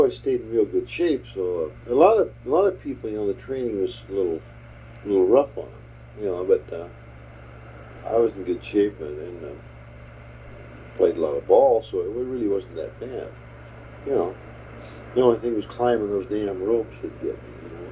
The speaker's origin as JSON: {"language": "English", "town": "Ontario", "region": "Oregon", "country": "United States", "tie": "born or raised there", "said": "Okay, well, I was raised in Eastern Oregon, Ontario, Oregon."}